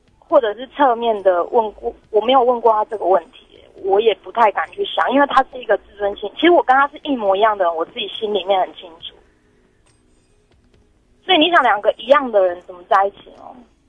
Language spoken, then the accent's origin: Chinese; southern Taiwan, Taiwan; 因为我比较传统，我是南部的小孩，那只是我在国外念书